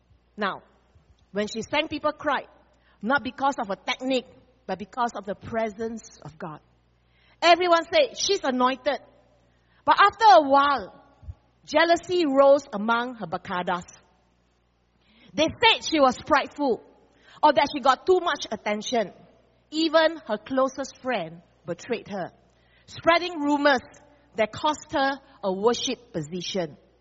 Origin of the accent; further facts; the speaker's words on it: Singapore; I'm very bastos. I'm a Singaporean. My rights are very important.